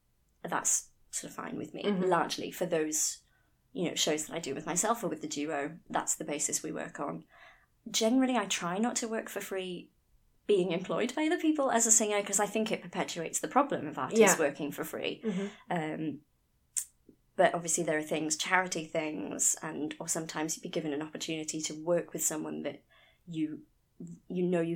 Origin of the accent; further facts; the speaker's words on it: Wales, United Kingdom; I'm Welsh, if you can't sort of tell that from my accent